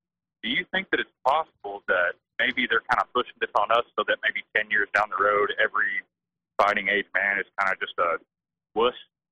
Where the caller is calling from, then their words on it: Alcoa, Tennessee, United States; So I'm calling you from Alcoa where the fluoridation started.